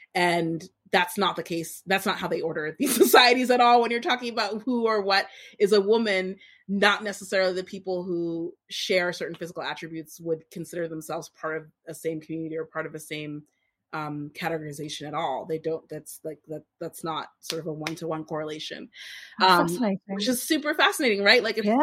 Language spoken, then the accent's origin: English; Boston, Massachusetts, United States; Full disclosure, she and I knew each other vaguely growing up in Boston. We both grew up in Boston.